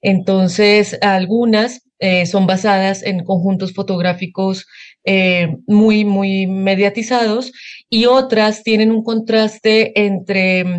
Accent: Colombia; now in Mexico; Yo soy colombiana. Ambos vivimos en México hace 12 años.

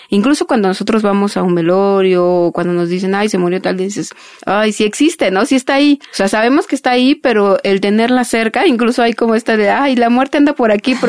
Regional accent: Mexico; todo este ritual que tenemos como mexicanos

